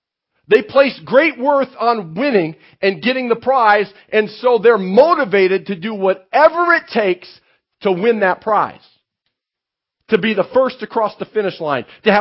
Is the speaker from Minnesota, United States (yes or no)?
yes; Minnesota, United States; I grew up in Minnesota. I still don't understand, you know, anyway.